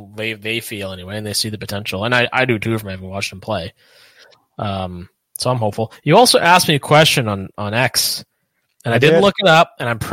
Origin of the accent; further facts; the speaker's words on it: Moncton, New Brunswick, Canada; Right here in my hometown.